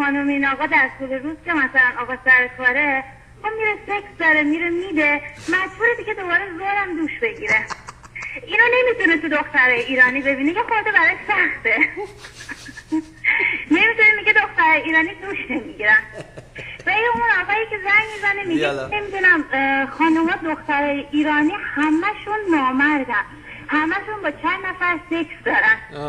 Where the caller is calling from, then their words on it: Bandar Abbas, Hormozgan, Iran; من از ایران تماس میگیرم، از بندر عباس هستم.